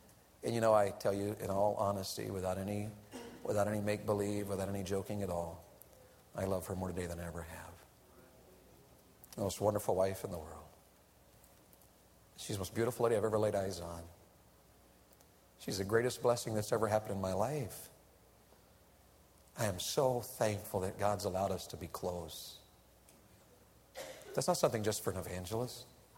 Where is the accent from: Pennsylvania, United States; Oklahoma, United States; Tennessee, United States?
Tennessee, United States; She's from Ohio. I'm from Tennessee. She's a Yankee. I'm from the South.